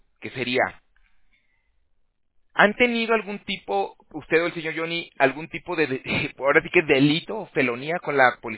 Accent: Mexico; moved away; also born or lived in Toronto, Canada; Yo me fui hace 12 años de mi país, yo soy de México, y me fui a Canadá primero. Estuve en Toronto un tiempo

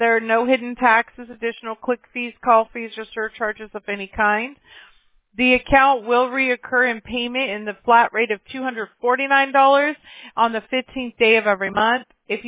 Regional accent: Mobile, Alabama, United States; born there; I was born in Mobile, Alabama.

